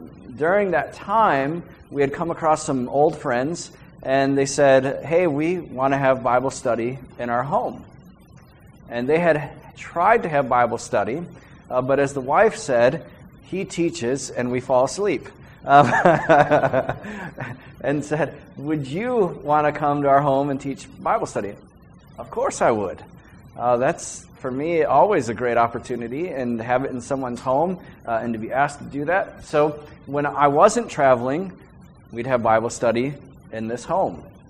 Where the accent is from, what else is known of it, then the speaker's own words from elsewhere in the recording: Paris, Tennessee, United States; born there; I was born in Paris, Tennessee.